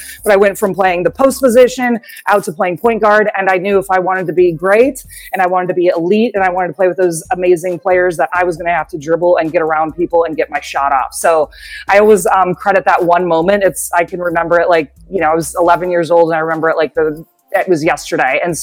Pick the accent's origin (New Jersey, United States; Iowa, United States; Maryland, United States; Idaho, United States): Iowa, United States; I'm from Iowa originally, and it's so darn cold, you can't really play soccer in the winter.